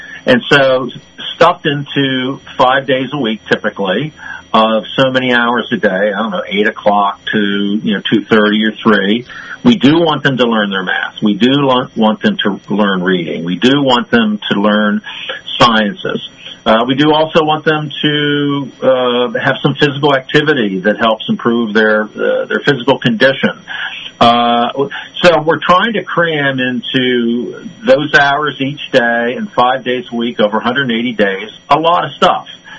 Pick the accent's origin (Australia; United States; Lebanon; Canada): United States; Ellwood City, Pennsylvania; growing up in Elwood City in western Pennsylvania, I can remember my civics teacher.